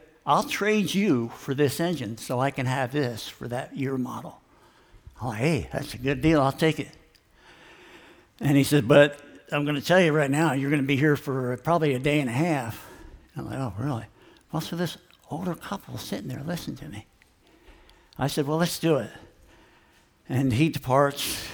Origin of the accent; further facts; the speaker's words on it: Philadelphia, Pennsylvania, United States; see, I'm from Philadelphia area, north of Philly, about 40 miles.